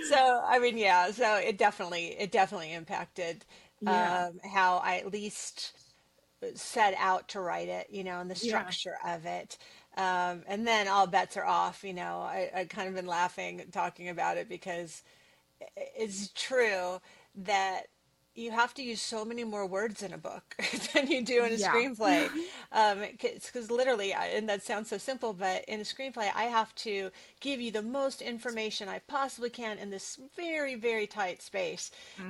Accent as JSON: {"language": "English", "town": "Studio City", "region": "California", "country": "United States", "tie": "born or raised there", "also_born_or_lived": "Missouri", "said": "And I grew up in Studio City, California. I was born in Missouri, but spent most of my life in Studio City."}